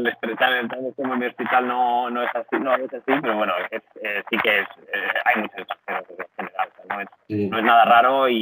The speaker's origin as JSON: {"language": "Spanish", "country": "Spain", "said": "que como españoles, pues la convalidación de los títulos es directa, sí."}